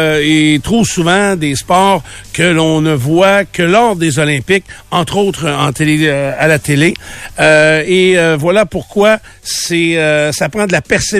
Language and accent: French; Quebec, Canada; Fait que, tu viens d'où? Puis là, je viens du Québec.